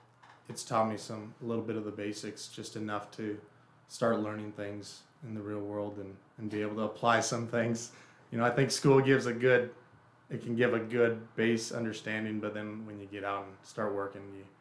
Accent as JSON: {"language": "English", "region": "Oregon", "country": "United States", "tie": "born or raised there", "said": "So I grew up in Western Oregon, and then I went to school at Oregon State"}